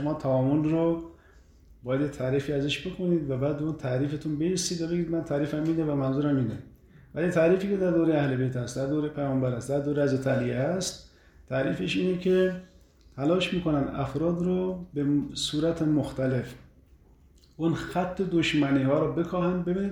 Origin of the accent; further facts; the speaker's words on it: Karaj, Alborz, Iran; born there; با این که بنده در کرج متولد شدم و شاهد بودم که خیلی فارسی بلد نبودن